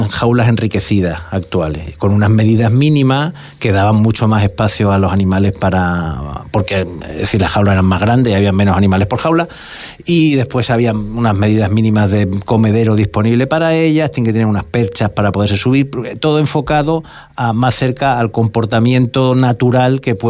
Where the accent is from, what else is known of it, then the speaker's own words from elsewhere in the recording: Andalusia, Spain; cuando yo hice la carrera, que la hice en Córdoba, porque soy andaluz